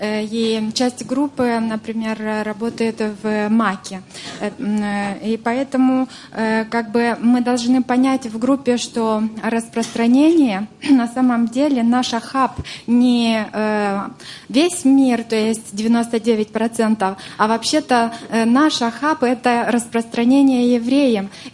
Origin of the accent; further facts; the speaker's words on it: Moldova; из Молдавии.